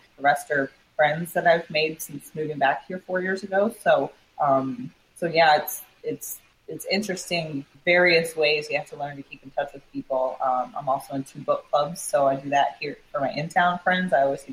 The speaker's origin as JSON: {"language": "English", "town": "Houston", "region": "Texas", "country": "United States", "tie": "born or raised there", "also_born_or_lived": "Michigan / Maryland", "said": "I grew up in Houston, moved around for 12 years with college in Michigan, came back for grad school, Texas State, moved to Maryland for 4 years."}